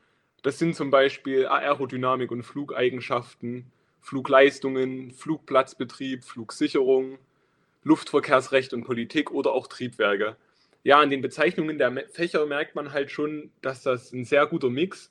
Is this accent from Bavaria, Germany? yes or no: no; Saxony, Germany; now in Dresden, Germany; Und dann ist Dresden halt auch nicht so weit weg von meiner Heimat, dem Erzgebirge. Dadurch hat man halt einerseits das Großstadtleben hier in Dresden, ist aber auch fix mal mit dem Zug nach Hause gefahren.